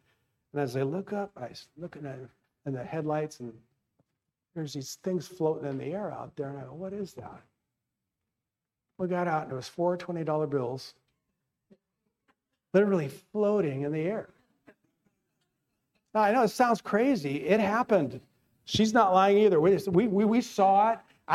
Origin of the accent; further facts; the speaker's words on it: East Coast, United States; When I was a little kid, my dad was a pastor, and we grew up in the East Coast.